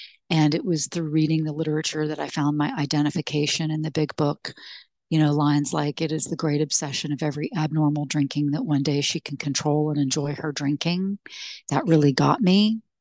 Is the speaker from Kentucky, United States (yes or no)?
yes; Kentucky, United States; And, you know, I'm from Kentucky. So I thought, oh, I just need to find a cute signature drink like bourbon, right?